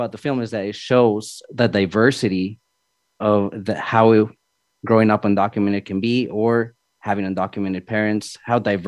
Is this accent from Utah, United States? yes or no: yes; Utah, United States; Yeah, like I grew up in Utah, had a pretty fun upbringing, you know, like, but there was always these identity issues that I had growing up back home.